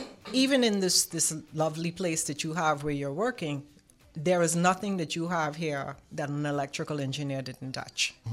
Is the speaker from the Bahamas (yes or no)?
yes; Freeport, Grand Bahama, Bahamas; You know, you kind of asked me about growing up in the Bahamas. And so my home in Freeport, where my family, my dad and my mom live, we had electricity.